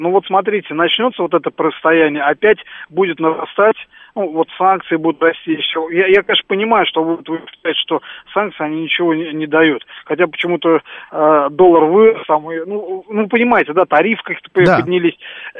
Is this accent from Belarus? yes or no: no; Ashgabat, Turkmenistan; я сам из Средней Азии, я родился в Ашхабаде.